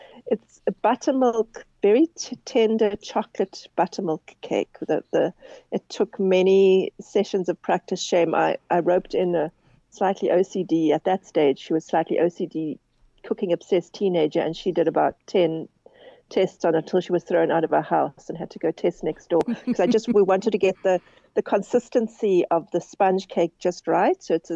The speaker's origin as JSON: {"language": "English", "region": "England", "country": "United Kingdom", "lives_now": "South Africa", "said": "I'm a bit more of a city girl, and I'm more English than her."}